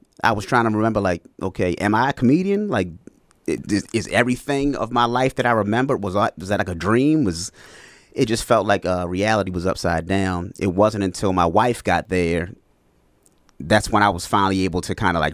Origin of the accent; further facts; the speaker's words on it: Baltimore, Maryland, United States; It was at a good buddy of mine in Baltimore, Maryland, where I'm from, my hometown. Shout out to B-More.